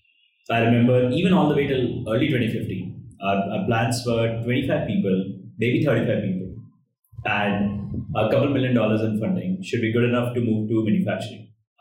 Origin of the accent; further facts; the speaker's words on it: Ahmedabad, Gujarat, India; also born or lived in Chennai; I grew up in Ahmedabad. Parents and a lot of the family still there. Then got an admitted in IIT Madras, moved to Chennai for that.